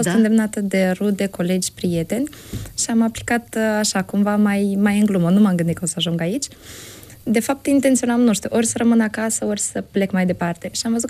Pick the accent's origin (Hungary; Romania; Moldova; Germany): Moldova; Leova, Leova District; now in Chișinău, Moldova; Eu originar sunt din Leova, de la sudul Moldovei, dar locuiesc și am locuit în Chișinău.